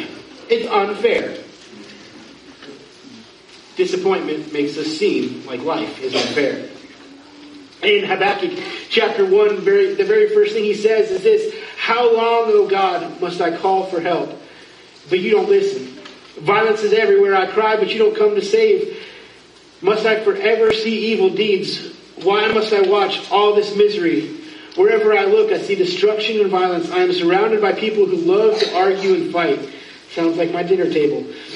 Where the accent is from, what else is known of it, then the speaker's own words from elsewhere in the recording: Florida, United States; Now, I know that's really weird. I'm from Florida.